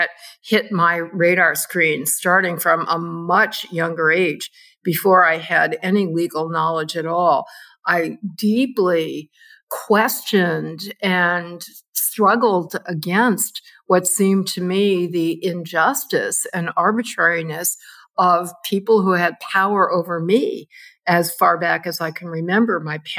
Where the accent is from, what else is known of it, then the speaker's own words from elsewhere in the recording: Minneapolis, Minnesota, United States; I grew up in Minneapolis, a suburb of Minneapolis